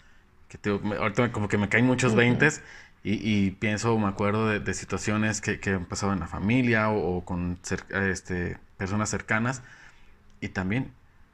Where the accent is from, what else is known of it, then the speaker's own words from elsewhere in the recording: Mexico; Y es que es algo que tenemos muy arraigado como mexicanos, creo.